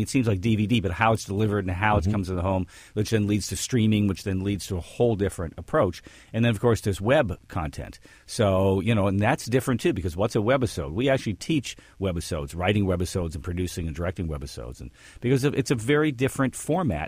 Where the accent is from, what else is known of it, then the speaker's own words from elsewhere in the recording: Detroit, Michigan, United States; now in California, United States; Yes, grew up in Detroit.